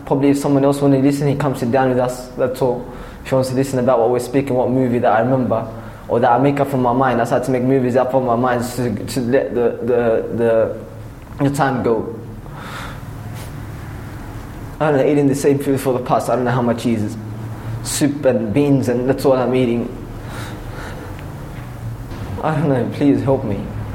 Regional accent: Australia; Of course, because it's my country. I'm Australian. I was born in Australia. I studied in Australia. It's my only home, Australia.

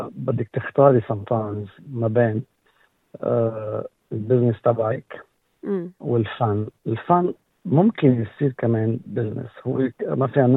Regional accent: Saghbine, Beqaa, Lebanon; now in Australia; أنا من ضايعة اسمه صغبين بالبقاع الغربي، وبالمناسبة بحب وجه تحية لكل أهل صغبين بصغبين وبالاغتراب.

